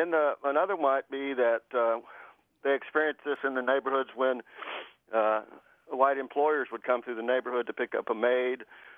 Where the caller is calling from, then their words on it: Cleburne, Texas, United States; Fort Worth, Texas. Actually, right outside Fort Worth, down in Cleburne, Texas.